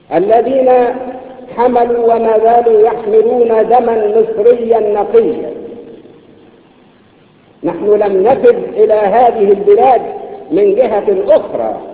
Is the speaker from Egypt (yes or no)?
yes; Egypt; وأنا أعتز بهذا كمصري قدسي